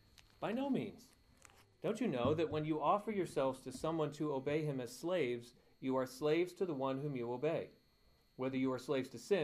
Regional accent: England, United Kingdom; and I can say this because I'm English

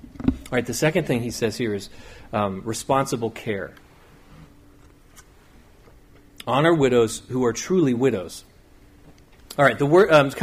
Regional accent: South Carolina, United States; Youth pastor from my hometown in South Carolina when I was there. Town of 15,000 people.

